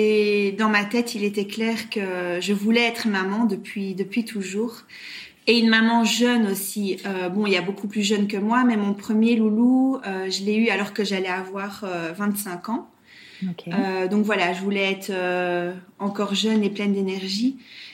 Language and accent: French; Brussels, Belgium; À l'origine, je suis bruxelloise. Donc, et ça fait quand même pas mal d'années que j'habite maintenant dans les Ardennes belges. D'où mon accent.